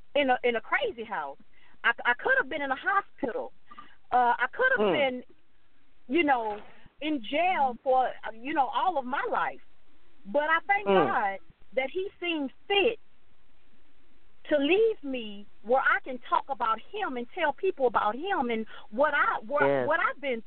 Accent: Troy, Illinois, United States; I'm from Troy, Illinois

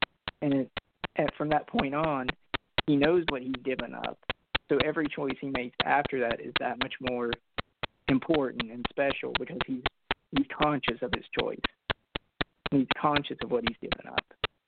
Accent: Appalachia, United States; I grew up in Appalachia, and I feel like anytime you listen to Appalachian music, there's that undercurrent.

